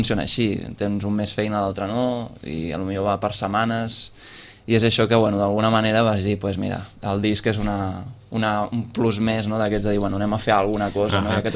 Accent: Sitges, Catalonia, Spain; Sí, sóc de Sitges, el que estic ara entre Sitges i Barcelona.

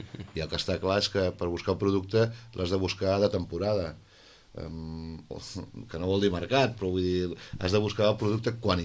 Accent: La Sénia, Catalonia, Spain; I jo vinc de Sínia, jo tota la vida, jo tinc una masia

